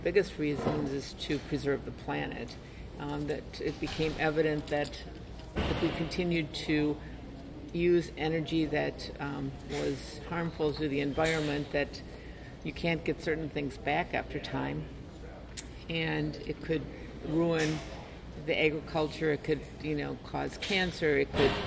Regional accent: Princeton, Wisconsin, United States; Well, I was born on June 4th, 1951, and I grew up in Princeton, Wisconsin.

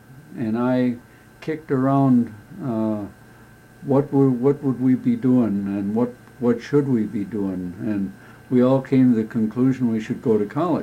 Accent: Milwaukee, Wisconsin, United States; I was born in Milwaukee also in 1921. And as I was growing up, the Great Depression hit the United States.

